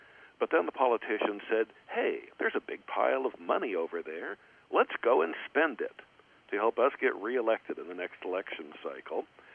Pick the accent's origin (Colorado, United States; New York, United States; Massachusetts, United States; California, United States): California, United States; I grew up in Southern California.